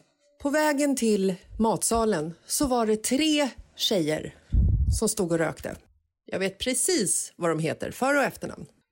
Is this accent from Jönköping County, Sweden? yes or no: no; Stockholm, Stockholm County, Sweden; jag var en liten tös, kanske 10 år gammal, så växte jag upp i Bagarmossen